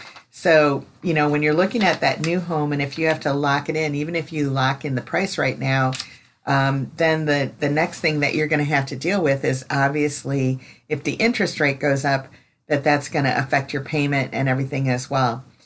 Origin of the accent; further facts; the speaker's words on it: Chicago, Illinois, United States; moved away as an adult; now in Florida, United States; I mean, I came from Chicago, you know, 20 some years ago, and that kind of stuff.